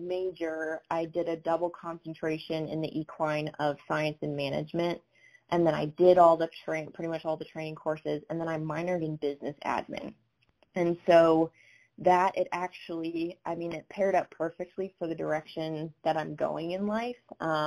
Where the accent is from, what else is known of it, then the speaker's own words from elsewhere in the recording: Minnesota, United States; now in Ohio, United States; So growing up in Minnesota, The equine industry is there